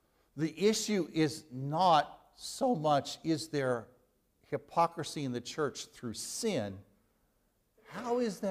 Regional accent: Missouri, United States; He's from Missouri, and I'm from Missouri.

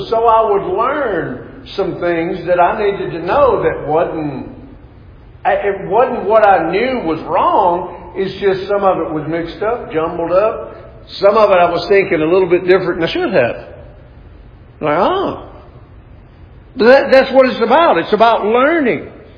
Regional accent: the South, United States; When I grew up in the South, I heard preacher after preacher after preacher

